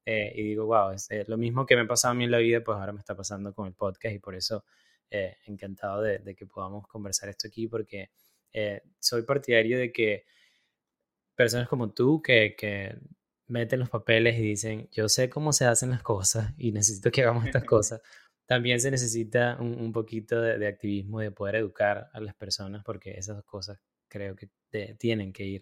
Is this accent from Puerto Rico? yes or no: no; Venezuela; now in Chile; yo lo puedo hacer ahora porque vivo en otro país, pero qué bueno sería que siendo venezolano lo pudiese hacer también en mi propio país.